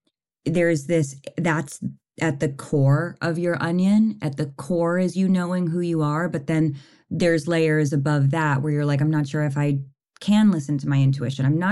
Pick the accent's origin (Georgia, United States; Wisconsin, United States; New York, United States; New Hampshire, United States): New York, United States; New York City; But I grew up in New York City, and I am very grateful for having been exposed to lots of different types of people from the time I was really young.